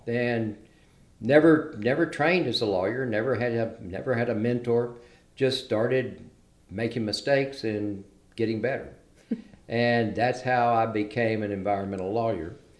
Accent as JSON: {"language": "English", "region": "Texas", "country": "United States", "tie": "born or raised there", "said": "I was raised in South Texas in the Rio Grande Valley by parents from central Louisiana."}